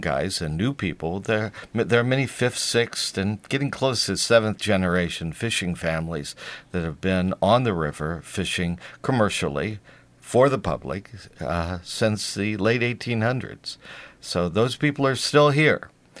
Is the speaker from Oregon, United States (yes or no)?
no; Indiana, United States; that is exactly like the small farmers that I grew up with in Indiana.